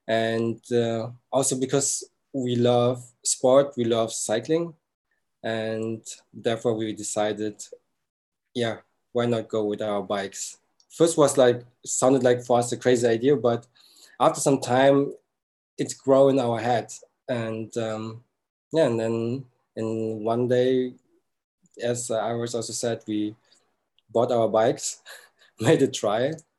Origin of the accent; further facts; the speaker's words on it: Berlin, Germany; I also was born in Berlin and also raised in Berlin. I'm 35 years old.